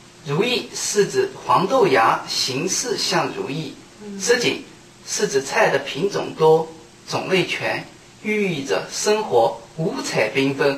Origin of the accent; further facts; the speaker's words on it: Zhejiang, China; 素食锦哦，我们浙江人呢又称为炒十样菜